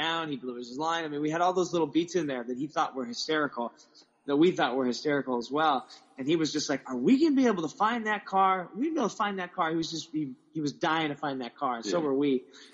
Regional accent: California, United States; growing up in the Central California

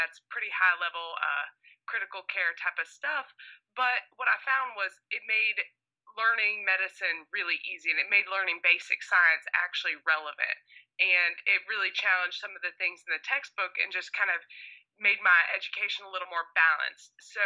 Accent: Florida, United States; accent: southern; I'm actually from the panhandle of Florida, and it's a little like lower Alabama there, so it confuses people sometimes

